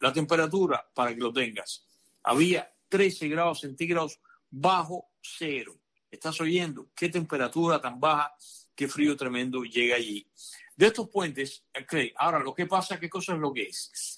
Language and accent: Spanish; Cuba; now in Miami, United States; yo soy una persona cubano tropical, como tú que me estás escuchando, y aparte de eso vivo en Miami